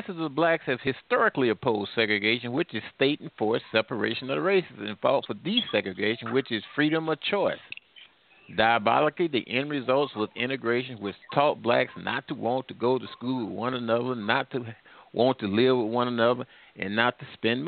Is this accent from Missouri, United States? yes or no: yes; St. Louis, Missouri, United States; I'm here from St. Louis area.